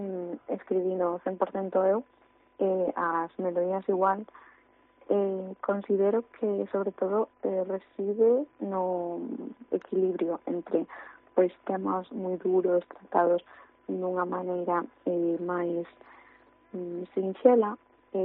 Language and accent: Galician; O Porriño, Galicia, Spain; teño que corrigir, porque son do Porriño, e igual me matan, se escoitan que son Vigo.